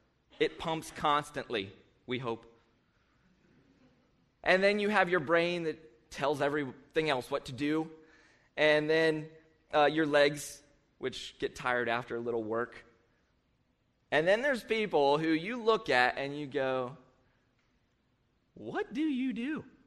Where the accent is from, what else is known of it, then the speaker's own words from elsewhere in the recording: United States; you need to know, I grew up in Perry County, so no one wears helmets, and every four-wheeler has a gun rack.